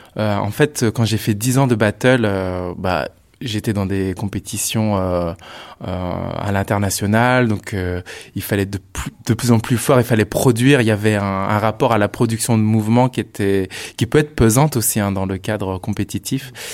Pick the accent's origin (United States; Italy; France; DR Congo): France; Rennes, Brittany; ça fait 25 ans que je danse et je suis rennais